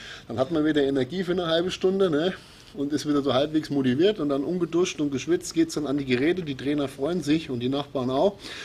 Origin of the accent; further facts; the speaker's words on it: Bavaria, Germany; In Bayern sagt es bei uns da, wo ich herkomme, ist es mittlerweile so, da kriegst du an jeder Metzgerei oder an jeder Ecke eine schöne Leberkässemmel, ne, und eine Wurstsemmel.